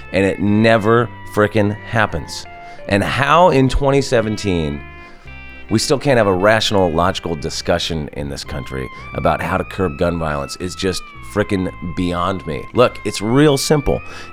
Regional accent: California, United States; And I'm from California. I don't know how to handle it.

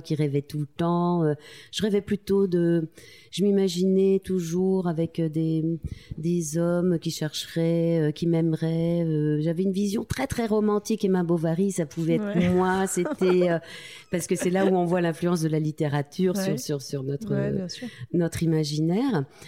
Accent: Tulle, Nouvelle-Aquitaine, France; Je viens de la ville de Tulle en Corrèze. Je suis née là-bas de grands-parents paysans, de parents qui pour la première génération sortaient de ce monde. C'était un milieu assez isolé quand même, où la culture avait de la difficulté à arriver.

